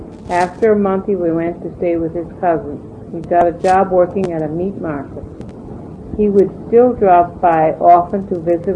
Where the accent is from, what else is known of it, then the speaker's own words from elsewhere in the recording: Pennsylvania, United States; born there; I was born in Pennsylvania, the ninth of 15 children, 12 whom are still living. My parents were very good Christians, taught us all how to love and serve the Lord.